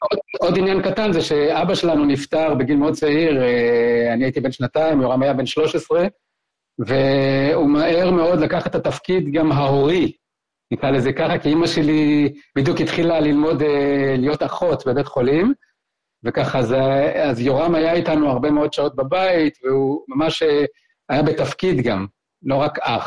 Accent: Palmachim, Central District, Israel; בזמן שהמלחמה פרצה אנחנו כבר היינו בקיבוץ אחר, אמא שלי התחתנה מחדש ועברנו לקיבוץ פלמחים על חוף הים.

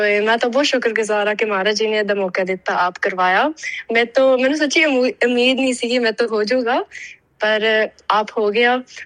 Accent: Australia; ਮੇਰੇ ਇੱਥੇ ਦੀ ਜੰਮ ਪਲ ਆ ਆਸਟ੍ਰੇਲੀਆ ਵਿੱਚ ਦੀ, ਤੇ ਮੈਂ ਪੈਨਰਿਥ ਸਿਲੈਕਟਿਵ ਹਾਈ ਸਕੂਲ ਪੜ੍ਹਦੀ ਸੀ, ਪਰ ਪੰਜਾਬੀ ਮੈਂ ਸੈਕੰਡਰੀ ਕਾਲਜ ਆਫ ਲੈਂਗੁਏਜਸ ਤੋਂ ਪੜ੍ਹੀ ਸੀਗੀ 7 Hills ਦੇ ਵਿੱਚ।

